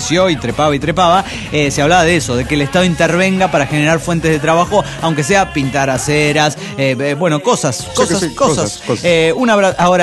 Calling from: Caracas, Capital District, Venezuela; de Caracas, Venezuela.

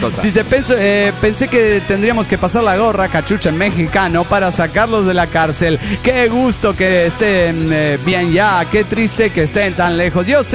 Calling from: San Luis, Argentina; de San Luis, Argentina.

